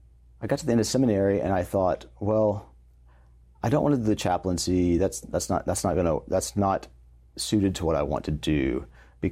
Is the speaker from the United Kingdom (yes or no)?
no; Alabama, United States; I'm from Alabama, Methodist my whole life. I don't even know if I had a Catholic friend up to this point in my life.